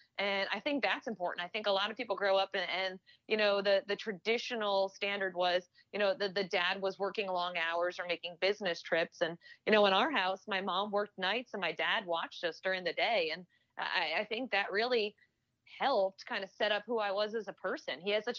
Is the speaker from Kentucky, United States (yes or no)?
no; Connecticut, United States; He was a huge Yankees fan because we're from Connecticut.